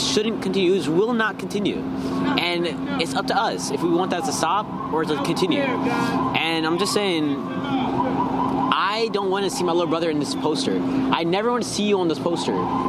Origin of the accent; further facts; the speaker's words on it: Silver Spring, Maryland, United States; Silver Spring, Maryland.